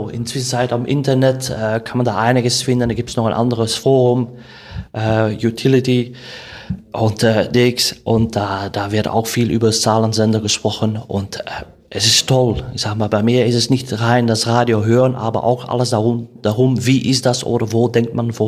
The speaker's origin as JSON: {"language": "German", "country": "Belgium", "said": "aber war nicht richtig bestimmt auf Belgien, meine Heimat zu finden."}